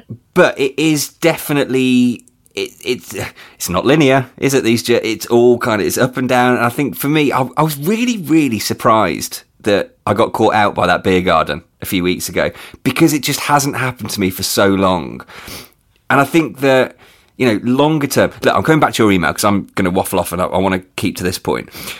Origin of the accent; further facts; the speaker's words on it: England, United Kingdom; And we look at it as English people and go, no, this is not a Britain thing. This is definitely a Garstang thing.